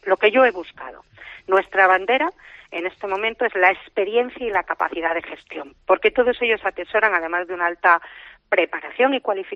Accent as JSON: {"language": "Spanish", "region": "Cantabria", "country": "Spain", "said": "como cántabra, qué suerte, qué orgullosa de ser cántabra, de vivir en una tierra que lo tiene todo"}